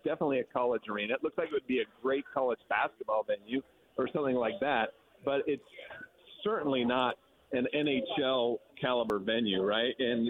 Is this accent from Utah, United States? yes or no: yes; Salt Lake City, Utah, United States; we're in town for the Coyotes. We're from Salt Lake City.